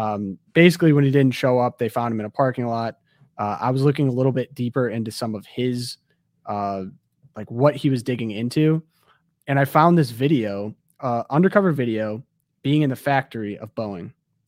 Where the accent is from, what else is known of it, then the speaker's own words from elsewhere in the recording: Detroit, Michigan, United States; But I'm also from the Detroit area, so there's a lot of UAW people too.